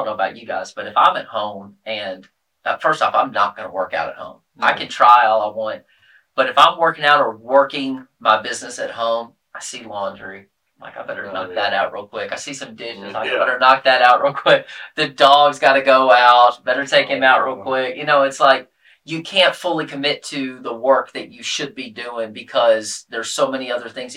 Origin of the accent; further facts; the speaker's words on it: Clarksville, Tennessee, United States; also born or lived in Nashville; I'm from Clarksville, Tennessee.